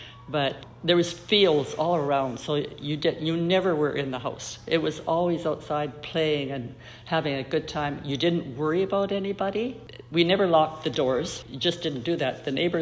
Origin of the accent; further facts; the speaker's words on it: Richmond, British Columbia, Canada; born there; I was born in Richmond, and my birth certificate says Lulu Island. My parents came from back east because they couldn't find any work back there, so they decided to come to Vancouver, and they landed in Richmond.